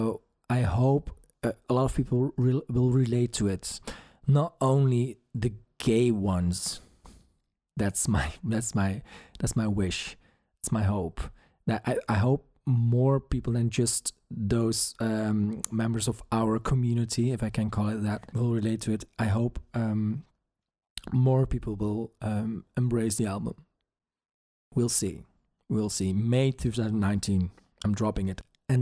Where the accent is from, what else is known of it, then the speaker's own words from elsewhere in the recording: Belgium; English is a second language; I'm from Belgium. English is not my native tongue, as you might hear.